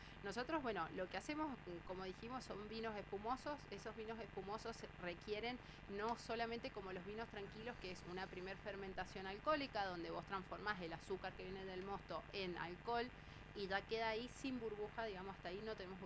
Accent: San Martín, Mendoza, Argentina; Yo soy mendocina, de San Martín, estudié en Rodeo del Medio, en Don Bosco, la licenciatura en enología.

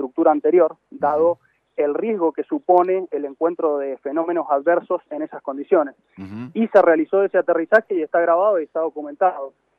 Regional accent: Mendoza, Argentina; Soy de Mendoza, correcto.

